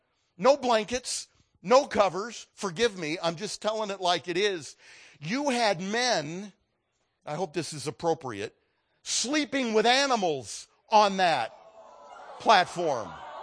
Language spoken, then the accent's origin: English; Oregon, United States; I'm from Oregon. A couple of guys in Portland who want to get married